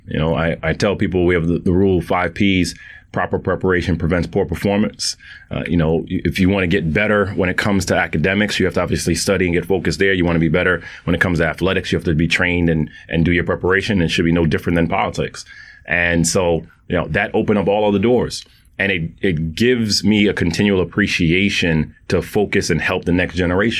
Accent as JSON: {"language": "English", "town": "Bronx", "region": "New York", "country": "United States", "tie": "born or raised there", "said": "grew up in the Bronx, born and raised, the most diverse county in America"}